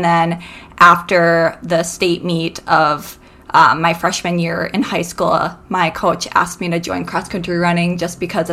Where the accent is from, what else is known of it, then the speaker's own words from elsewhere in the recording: Duluth, Minnesota, United States; So born and raised in Duluth.